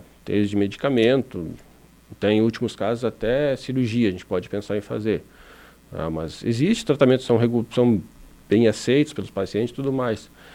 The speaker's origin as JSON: {"language": "Portuguese", "region": "Rio Grande do Sul", "country": "Brazil", "also_born_or_lived": "Rio de Janeiro", "moved": "as an adult", "lives_now": "Timbó, Brazil", "said": "Minha história, eu sou gaúcho."}